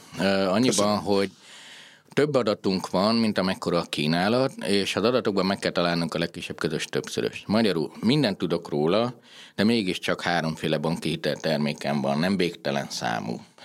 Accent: Harghita, Romania; hát Gyergyói vagyok engem, nagyon vernek, hogyha nem állok ki a jégkorong mellett.

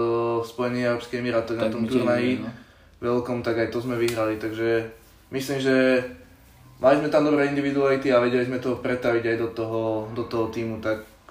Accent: Liešťany, Trenčín Region, Slovakia; Som z Liešťan.

